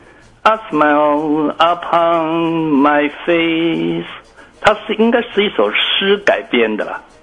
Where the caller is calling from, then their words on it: Hsinchu, Taiwan; 我是新竹的